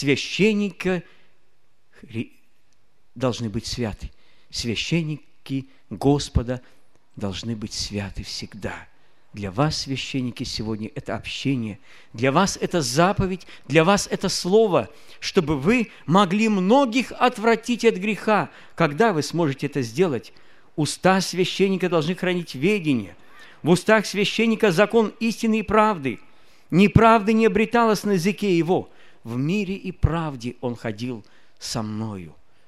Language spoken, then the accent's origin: Russian; Belarus; first language Belarusian; Мы споем на нашей родной белорусской мове.